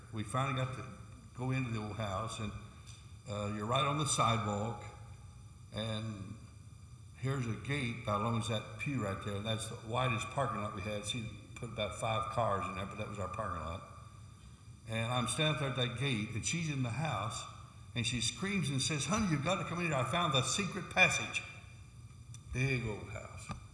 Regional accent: Oklahoma, United States; born there; And I'm a country boy. I was born in Oklahoma, where you got a lot of space, plus a lot of storms.

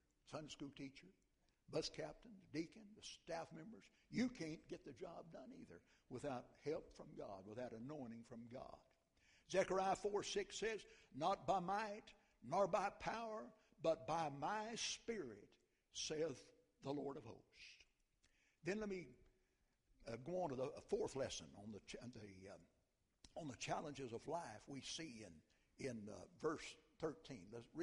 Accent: United States; When I was a boy, before I went off to play ball down in Mississippi, a great revival came to my hometown every night after supper.

